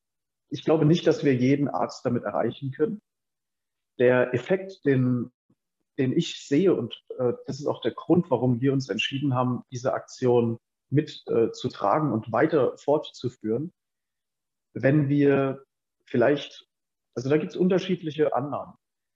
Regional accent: Worms, Rhineland-Palatinate, Germany; Aber wenn ich jetzt aus meiner Heimatstadt das berichten kann, das ist Worms am Rhein

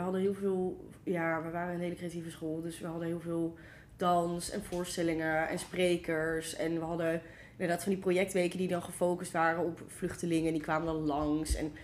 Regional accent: Utrecht, Netherlands; Heel veel scholen in Utrecht. Ik kom zo uit Utrecht.

